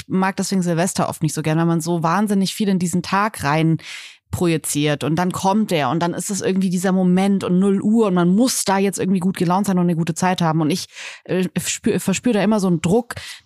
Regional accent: Northern Germany, Germany; Ich komme aus Norddeutschland

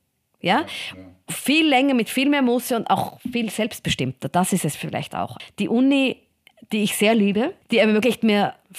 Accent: Vienna, Austria; ich bin aufgewachsen und in die Schule gegangen in Wien, ganz unspektakulär

